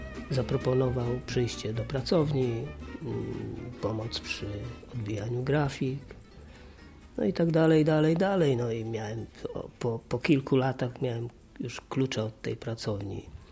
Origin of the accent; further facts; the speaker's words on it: Poznań, Greater Poland Voivodeship, Poland; inny trochę niż my, poznaniacy